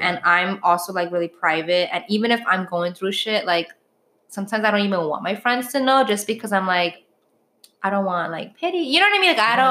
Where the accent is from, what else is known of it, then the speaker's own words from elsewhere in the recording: New York, United States; Because as a New Yorker or just people living in New York, we're always go, go, go, go, go.